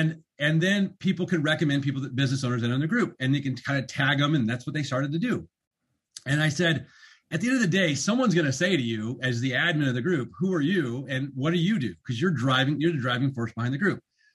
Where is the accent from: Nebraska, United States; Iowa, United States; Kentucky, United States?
Iowa, United States; Des Moines; But and I grew up in Des Moines, so I can say this.